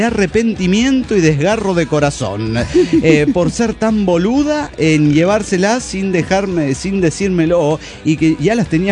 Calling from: Morelia, Michoacán, Mexico; de Morelia, Michoacán.

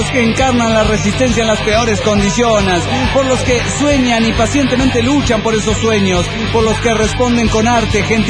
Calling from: Mexico City, Mexico; del DF mexicano.

